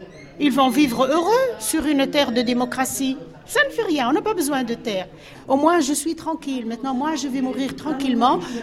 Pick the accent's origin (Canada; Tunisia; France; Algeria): Tunisia; Bou Salem, Jendouba; born there; retourner à ma terre natale. Je suis née à Boussalem.